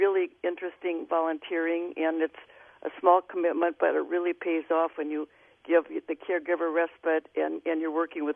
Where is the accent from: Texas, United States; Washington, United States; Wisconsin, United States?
Wisconsin, United States; I'm from the Sawyer County area, and they have a program in Hayward.